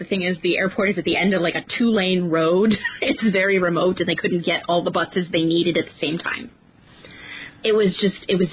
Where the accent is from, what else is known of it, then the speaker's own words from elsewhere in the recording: Omaha, Nebraska, United States; I grew up in Omaha, Nebraska.